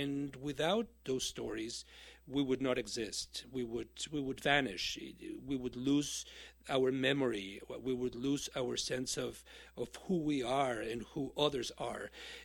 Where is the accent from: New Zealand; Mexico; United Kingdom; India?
Mexico; now in United States; I am an immigrant, as you know. I was born and raised in Mexico and came to the United States.